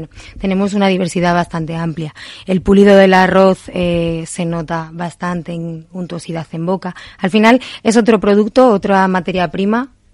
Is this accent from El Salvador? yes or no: no; Valladolid, Castile and León, Spain; soy muy vallisoletana. Estoy muy orgullosa de mis raíces